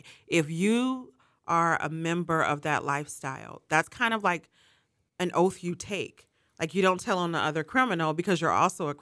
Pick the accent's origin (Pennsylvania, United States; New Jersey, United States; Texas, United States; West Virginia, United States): Pennsylvania, United States; Pittsburgh; also born or lived in Los Angeles; there are elements of that film that I saw every day growing up in Homewood and in the Lincoln-Larimer area, anywhere on the East End.